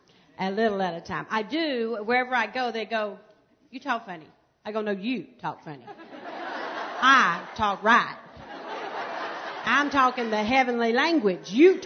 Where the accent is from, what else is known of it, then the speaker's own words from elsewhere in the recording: Alabama, United States; Hi. I'm from Alabama. So I know what bless your heart means.